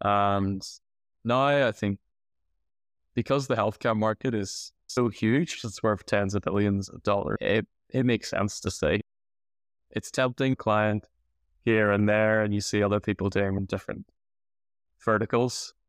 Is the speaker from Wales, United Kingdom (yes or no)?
no; Northern Ireland, United Kingdom; I'm from Northern Ireland in the UK, and I like salsa dance, and I speak Spanish.